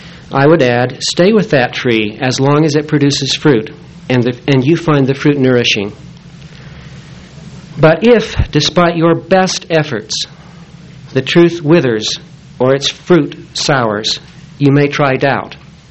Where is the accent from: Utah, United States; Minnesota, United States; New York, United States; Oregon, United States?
Utah, United States; And growing up in Utah, my friends and acquaintances were also Mormon.